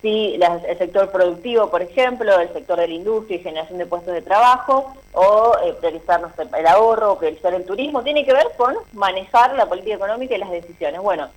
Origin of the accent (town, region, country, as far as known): Argentina